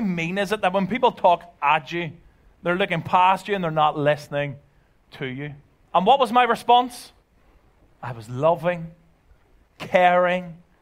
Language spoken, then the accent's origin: English; Belfast, Northern Ireland, United Kingdom; now in Ireland; And I'm originally from Belfast, as you could probably tell by my accent. So I have a UK driver's license. I thought, I live in Ireland.